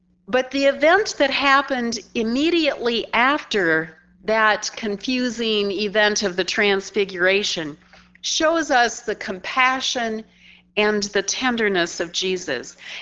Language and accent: English; South Dakota, United States; I grew up in South Dakota, the home of the holy hills called Pahasapa, the Black Hills.